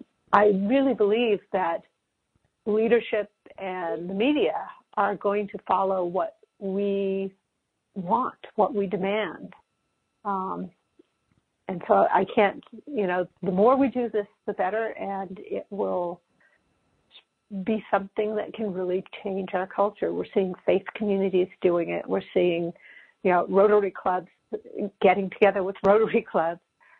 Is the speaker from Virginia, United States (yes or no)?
no; Berkeley, California, United States; Now, I was born in Berkeley, California. I grew up here.